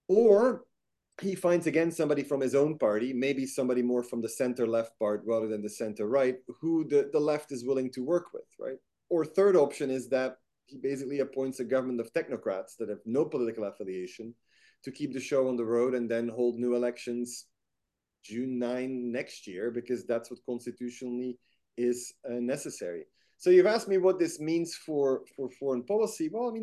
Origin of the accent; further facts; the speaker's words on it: Belgium; I grew up in Belgium, right? So this looks very familiar to me.